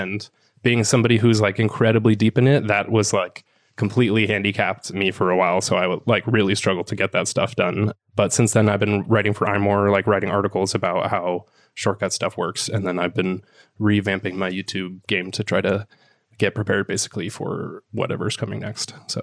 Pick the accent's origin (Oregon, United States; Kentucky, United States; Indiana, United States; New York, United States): Oregon, United States; Portland; I grew up in Portland, Oregon